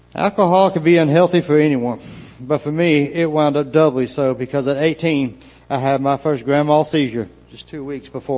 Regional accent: Waverly, Tennessee, United States; also born or lived in Dickson; I was born in Dixon, Tennessee. I actually come from the town of Waverly.

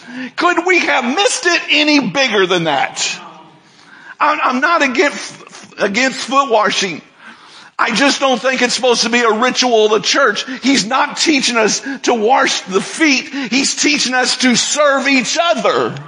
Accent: Kentucky, United States; I'm from Kentucky. I like to add an R in wash. It's not wash, it's wash. Call it what you will. It's just the way we say it.

